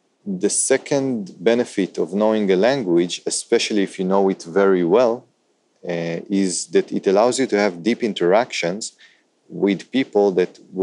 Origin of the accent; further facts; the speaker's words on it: Israel; accent: Israeli; first language Hebrew; English is a second language; My native language is Hebrew. I speak relatively good English, although you can notice the Israeli accent and the lack of vocabulary